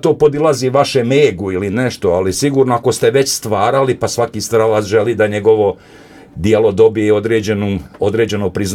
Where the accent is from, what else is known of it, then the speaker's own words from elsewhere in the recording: Pelagićevo, Republika Srpska, Bosnia & Herzegovina; now in Innsbruck, Austria; rodom sam iz Pelagićeva, živim u Tirolu, u Innsbrucku.